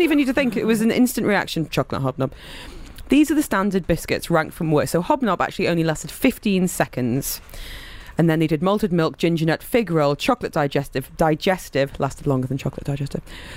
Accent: United Kingdom; And as a British person

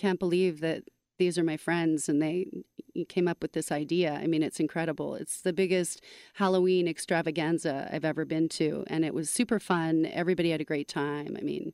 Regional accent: Canada; also born or lived in Nashville, United States; now in United States; I moved here from Nashville. I'm Canadian.

